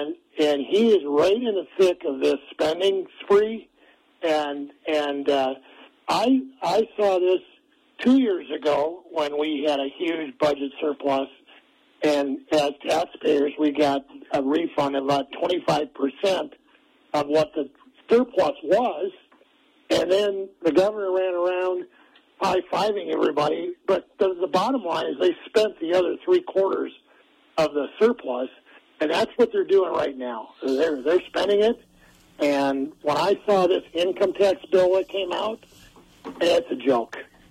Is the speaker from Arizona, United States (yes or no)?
no; Minnesota, United States; now in Montana, United States; Well, I'm from Minnesota, and I've lived in Montana for 15 years